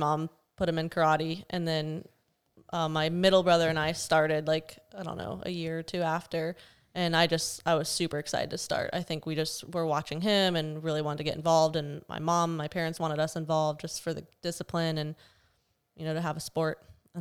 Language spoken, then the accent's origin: English; Vero Beach, Florida, United States; So I was born and raised in Vero.